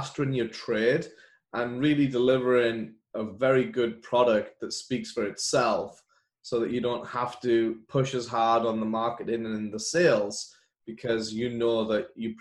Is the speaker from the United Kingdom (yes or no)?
yes; United Kingdom; accent: English; Sorry, it's the English accent.